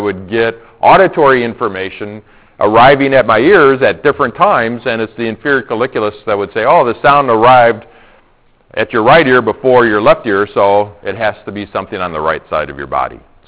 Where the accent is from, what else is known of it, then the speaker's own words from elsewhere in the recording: Illinois, United States; So I grew up in Illinois. This is really quick. Grew up in Illinois, and I don't think we had many Chinese restaurants in our neighborhood where I was growing up.